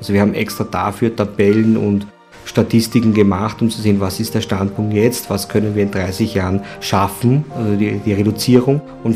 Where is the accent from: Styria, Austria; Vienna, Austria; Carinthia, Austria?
Vienna, Austria; ich komme aus Wien, ich bin ein gebürtiger Simmeringer und bei uns war das so, wir hatten Plattenbau, wir hatten Betonbau in unseren ganzen Umgebungen.